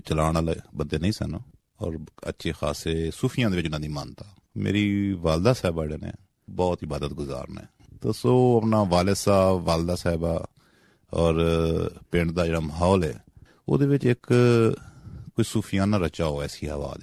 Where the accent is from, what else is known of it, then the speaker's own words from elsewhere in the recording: Pippal Butta, Punjab, Pakistan; ਮੈਂ ਜੀ ਆਪਣਾ ਚਨਾਹ ਦੇ ਕੰਡੇ ਉੱਤੇ ਇੱਕ ਪਿੰਡ ਪਿੱਪਲ ਬੁੱਟਾ, ਤਹਿਸੀਲ ਲਾਲੀਆਂ, ਜ਼ਿਲ੍ਹਾ ਚਨਿਓਟ ਦਾ ਜੰਮਪਲ ਹੈਗਾ।